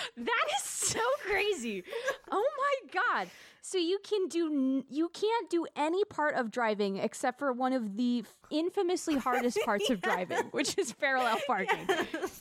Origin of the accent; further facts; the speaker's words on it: the South, United States; I come from a driving culture. I grew up in the American South, and you have to drive there.